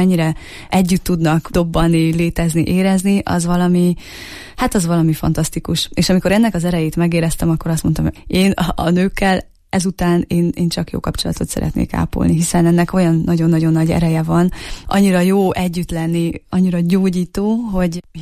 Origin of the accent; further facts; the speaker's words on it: Transylvania, Romania; Nagyon fontos hangsúlyoznom, hogy én Erdélyből származom, és túravezetéssel foglalkoztam